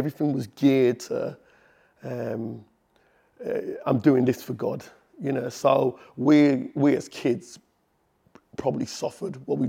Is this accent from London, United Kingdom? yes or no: no; Liverpool, North West England, United Kingdom; So I grew up in Liverpool. I'm one of 10, so I've got seven sisters and two brothers.